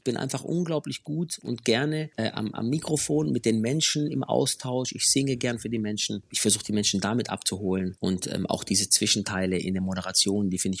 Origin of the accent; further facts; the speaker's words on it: Hechingen, Baden-Württemberg, Germany; Ich bin aus Hechingen, das ist eine 20.000 Einwohnerstadt.